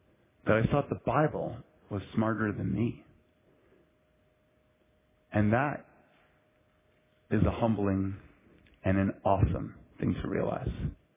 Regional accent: Boston, Massachusetts, United States; Don't be like these Bostonians. I'm from Boston.

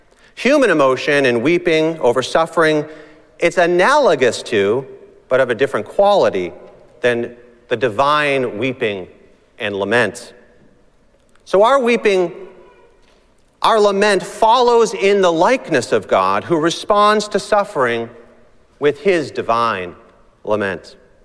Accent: New England, United States; I grew up here in New England, and emotions are something that are kind of looked down upon.

